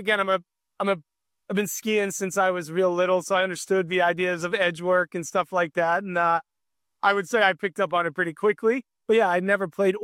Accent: Massachusetts, United States; You know, it's growing up in Massachusetts, like hockey's something that you just have.

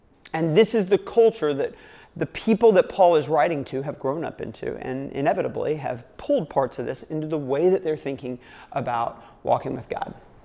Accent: United States; it's not that different from something that we've experienced growing up in America.

